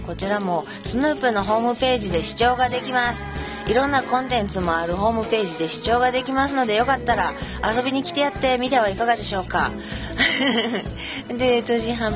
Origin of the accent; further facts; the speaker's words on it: Kobe, Hyogo, Japan; accent: Kansai dialect; now in Yokohama, Japan; 横浜の片隅で喋っております、私神戸出身でございますので、関西弁で最初から最後までいきますけれども